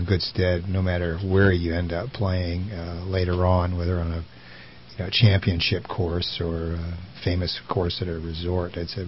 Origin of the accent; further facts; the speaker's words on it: Redding, California, United States; I want to say that I grew up in Redding and learned to play golf both at Riverview and at Lake Redding.